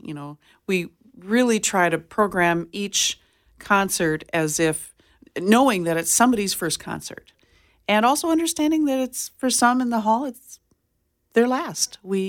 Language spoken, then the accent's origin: English; Jamestown, United States; I grew up in Jamestown, and my degrees are in music, but vocal music, choral music from MSUM.